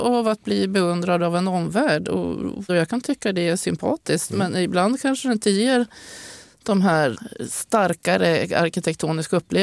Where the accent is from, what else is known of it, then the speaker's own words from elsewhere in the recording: Norrbotten County, Sweden; Som norrbottning så har jag ju en förutfattad mening om att i Småland så har man en väldigt hög företagsamhet.